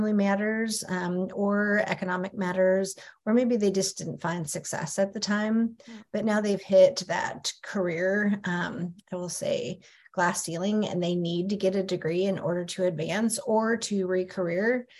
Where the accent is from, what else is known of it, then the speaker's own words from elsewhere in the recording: United States; So I first identify as First Nations. My father is Cowichan from Vancouver Island. I was born and raised in the States.